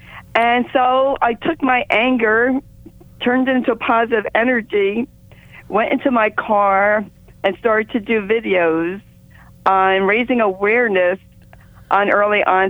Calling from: Island, New Jersey, United States; I'm calling from Island, New Jersey.

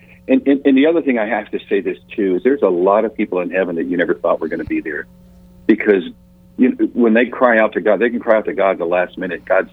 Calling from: Nashville, Tennessee, United States; I'm in the Nashville, Tennessee area.

